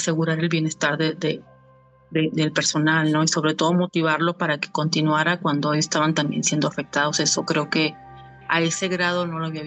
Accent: Baja California, Mexico; Yo soy originaria de Baja California

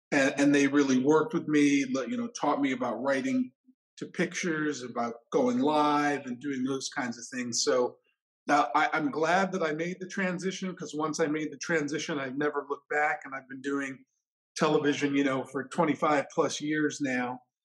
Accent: New York City, New York, United States; And then I went from there to New York City, which is my hometown and where I grew up.

